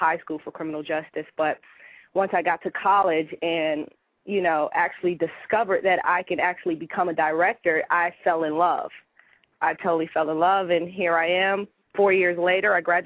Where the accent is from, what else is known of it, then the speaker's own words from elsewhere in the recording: Florida, United States; also born or lived in Fort Hood, Texas / Brooklyn Heights, New York; Okay, well, I was born in Fort Hood, Texas, and kind of traveled all over the world. My mom was in the military. Well, she was in the Army. And ended up in Florida for a majority of my life